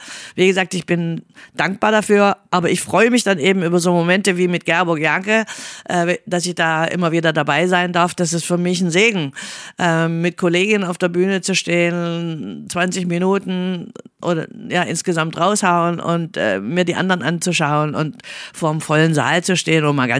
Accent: Italy; ich als Italienerin gebe ja immer Vollgas. Die lieben Italiener, ich muss es auch immer vorher klar machen, ich bin Italienerin, verzeiht mir für mein Temperament.

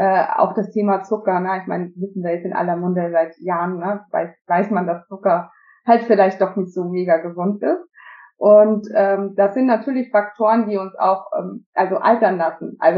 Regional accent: Austria; ich bin Österreicherin, das muss ich dazu sagen

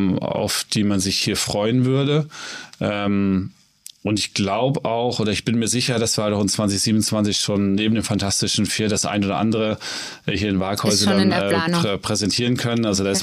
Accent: Lower Saxony, Germany; ich komme aus dem Norden, komme gar nicht aus dem Süden, hört man wahrscheinlich auch, auch ganz leicht. Mein Nachbar im Emsland

